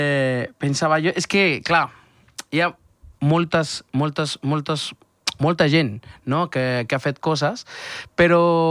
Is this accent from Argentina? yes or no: no; Mexico; I aquí hi ha una història que a mi, com a mexicà, m'arriba especialment